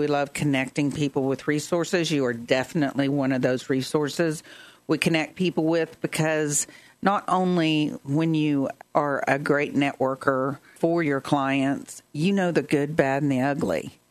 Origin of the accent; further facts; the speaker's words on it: Ada, Oklahoma, United States; accent: Ada country; I kind of reverted into my Ada country accent.